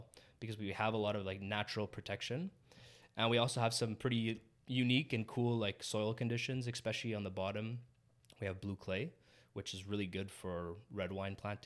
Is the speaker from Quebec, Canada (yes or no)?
yes; Pierrefonds, Quebec, Canada; like I grew up in the West Island. I grew up in Pierrefonds, and I had no clue, like most people, I think, that there was a vineyard there.